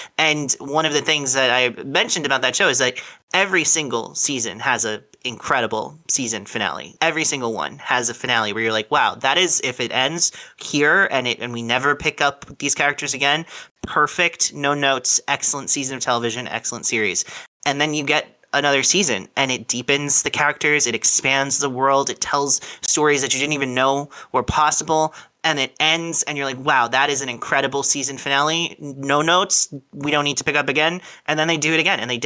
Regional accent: Ireland; And you're like, I'm from Ireland. Nice to meet you.

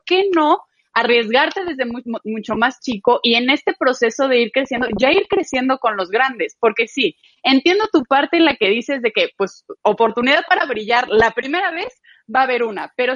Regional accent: Mexico; como mexicanos lo tenemos muy arraigado

